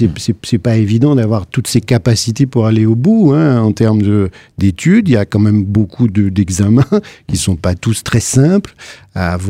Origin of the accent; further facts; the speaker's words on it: Mirecourt, Grand Est, France; Non, j'ai grandi à Mirecourt, la capitale des violons et de la lutherie.